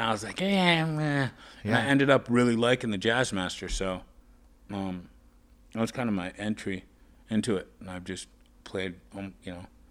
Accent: Rye, New York, United States; I grew up in a town called Rye, New York.

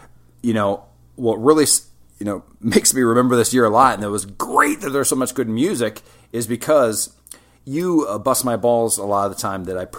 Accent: West Lafayette, Indiana, United States; So my hometown is West Lafayette, Indiana, which is also where Purdue University, the fine institution, is located.

